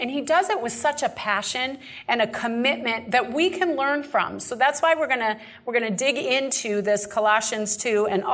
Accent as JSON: {"language": "English", "region": "the South", "country": "United States", "accent": "southern", "said": "it's better if I say it with my southern accent"}